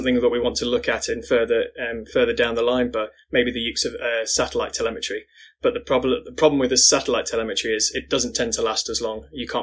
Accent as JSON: {"language": "English", "region": "London", "country": "United Kingdom", "said": "So I'm from London."}